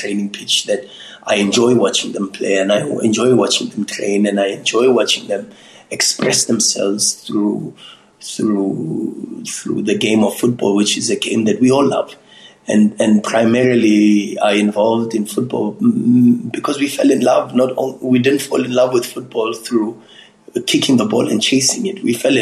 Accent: Soweto, Gauteng, South Africa; growing up in Soweto

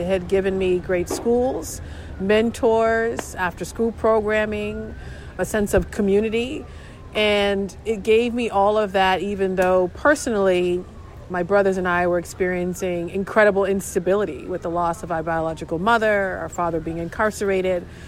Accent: Boston, Massachusetts, United States; an immigrant community that we didn't see necessarily as richly in growing up in the South End, large Haitian population. So Boston's more diverse, it's more multilingual

